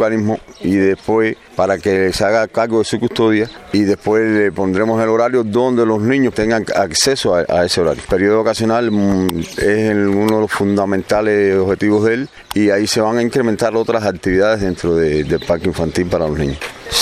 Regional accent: Santa Lucía, Cuba; born there; desde que soy nacido en Santa Lucía que no había visto

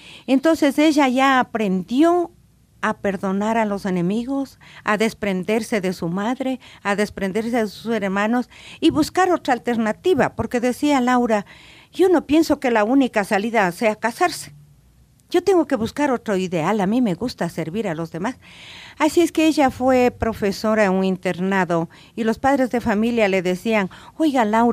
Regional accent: Quito, Pichincha, Ecuador; born there; yo nací aquí en Quito, en el barrio La Floresta, un día 25 de abril de 1946.

